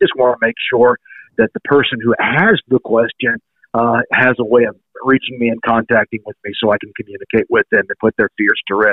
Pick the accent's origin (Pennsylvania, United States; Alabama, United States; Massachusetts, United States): Pennsylvania, United States; Monroeville; I am a Pittsburgher, born and raised in Monroeville.